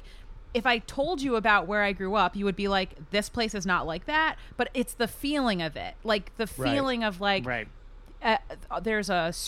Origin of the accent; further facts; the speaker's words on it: Maryland, United States; I grew up in Maryland, so that's what I'm saying. Yeah, it's weird. They all, like, everybody there, like, the part of Maryland that I mostly grew up in is so, like